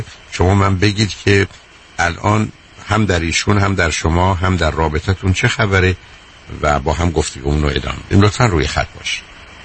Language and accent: Persian; Iran; now in United States; در ایران به عنوان یه ایرانی یه کمی جایگاه خودم رو میدونستم.